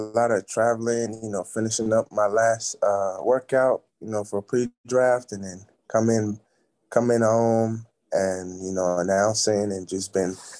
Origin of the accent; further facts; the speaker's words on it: Nigeria; English is a second language; now in United States; But back home, like my first time even seeing a basketball like court, it was I was staying at this hotel in Lag